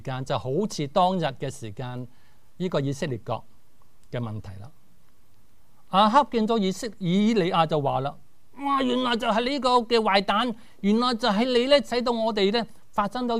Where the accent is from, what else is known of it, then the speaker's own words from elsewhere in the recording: Hong Kong; 香港我哋从香港嚟嘅